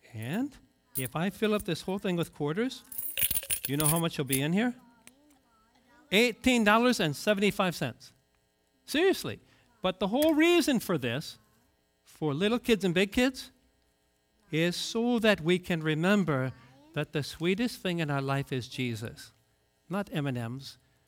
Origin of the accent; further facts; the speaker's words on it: Missouri, United States; The show me state. I'm from Missouri. Skeptical people.